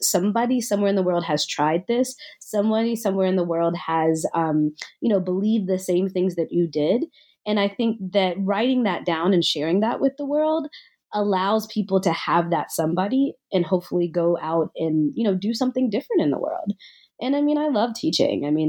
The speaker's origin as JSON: {"language": "English", "town": "Nashville", "region": "Tennessee", "country": "United States", "tie": "born or raised there", "said": "So I grew up in Nashville, Tennessee."}